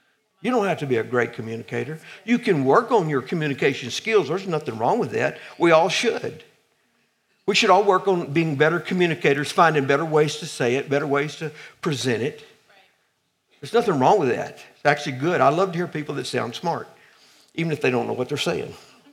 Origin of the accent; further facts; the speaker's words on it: Boswell, United States; I come from Boswell, remember, so I'm in good company.